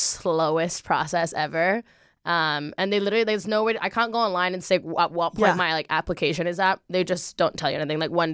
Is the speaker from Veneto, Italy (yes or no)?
no; Rome, Lazio, Italy; also born or lived in London, United Kingdom; I was born in London, obviously, yeah. So I have a UK passport. I lived there till I was 7. And when I moved to Rome